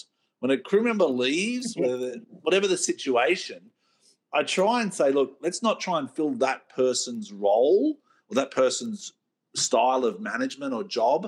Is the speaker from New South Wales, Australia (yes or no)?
yes; Byron Bay, New South Wales, Australia; I came from, if you remember, I came from Byron Bay from a restaurant family, so father, two brothers.